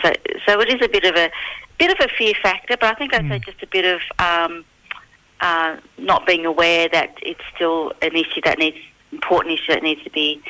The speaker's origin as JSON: {"language": "English", "town": "Port Stephens", "region": "New South Wales", "country": "Australia", "said": "So I'm a Warramai woman from Port Stephens area, which is just north of Newcastle in New South Wales, so beautiful part of the world."}